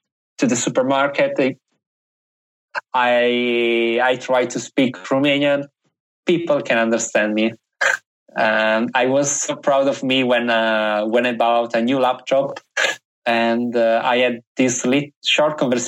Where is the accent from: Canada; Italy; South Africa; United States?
Italy; Yes, I know I'm from Italy and Italy is famous for using ants a lot